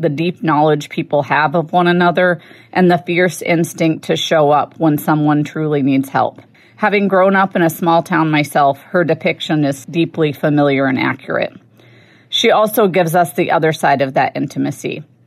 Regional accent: Baldwin, Kansas, United States; now in Edina, United States; I currently live in Edina, Minnesota, but I grew up in Baldwin, Kansas, and I'm a huge fan of HPPR and their programming.

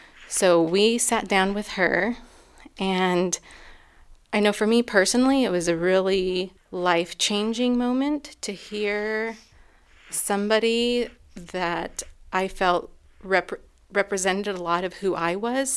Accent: the South, United States; I'm Mexican American, born in the U.S., and also have some German European roots in me as well. But definitely identify strongly with the Mexican-American roots that are within me. And so feeling especially disconnected from those and my place of birth and where I grew up in the South

